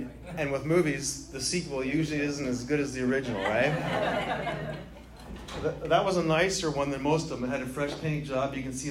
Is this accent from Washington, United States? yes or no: yes; Everett, Washington, United States; I grew up here in Everett, South Everett, by Silver Lake, Bothell River Highway.